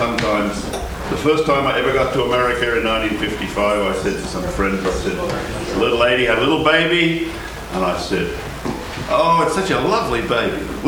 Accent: Australia; I am from Australia

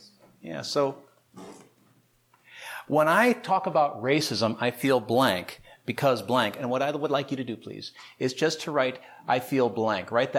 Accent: Portland, United States; As Sharon said, I come from Portland.

